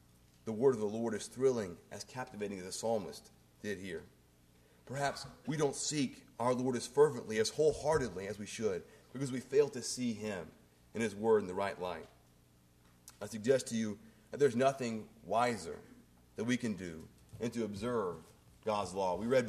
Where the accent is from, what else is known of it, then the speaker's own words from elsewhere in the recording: Indiana, United States; I grew up in Indiana, and it's pretty accurate as to how big basketball is in Indiana.